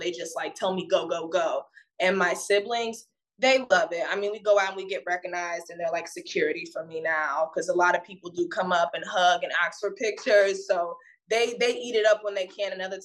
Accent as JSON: {"language": "English", "town": "St. Louis", "region": "Missouri", "country": "United States", "tie": "born or raised there", "said": "Trying to like, hey, go for our dreams, but growing up in St. Louis and not having a lot of money, it's like, no, you go work."}